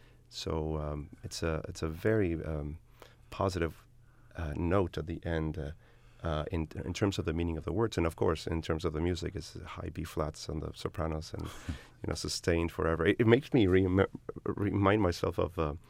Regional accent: El Paso, Texas, United States; originally from El Paso, Texas.

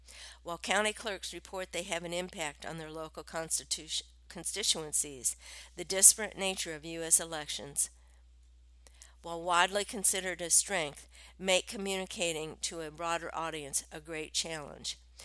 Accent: Champaign, Illinois, United States; English is a second language; When I started school in Champaign, I spoke no English at all, although I learned quickly, balancing both a new language and academic content was challenging.

